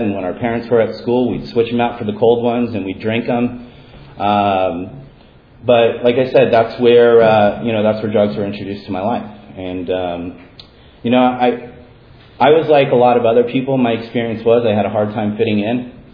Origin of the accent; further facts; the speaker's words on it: Los Angeles, California, United States; I was born in Los Angeles, raised by a single mom.